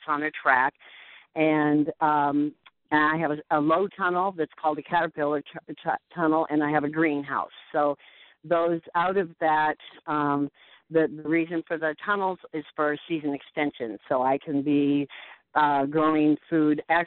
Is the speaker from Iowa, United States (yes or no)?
yes; Atlantic, Iowa, United States; I grew up in Atlantic and left, never thought I'd live in Iowa, and came back to Iowa in 1975.